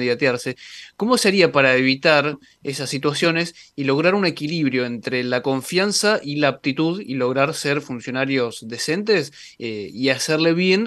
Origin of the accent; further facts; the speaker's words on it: Argentina; todo lo que nos toca enfrentar como argentinos.